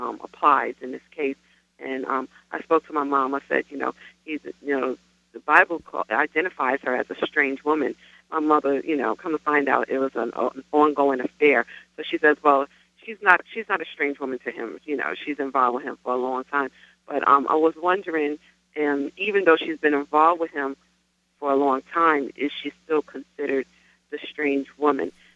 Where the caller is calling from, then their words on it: New Jersey, United States; I'm calling from New Jersey.